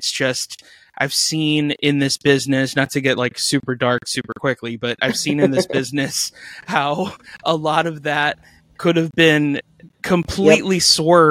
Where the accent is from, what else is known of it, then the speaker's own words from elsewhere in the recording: Miami, Florida, United States; In fact, this is not shocking me at all because I'm Cuban. I live in Miami and I grew up in Little Havana.